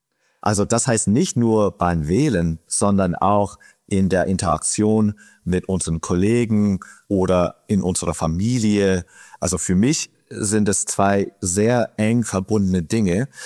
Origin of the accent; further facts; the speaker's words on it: United States; Also du hast mich gerade geoutet als Amerikaner.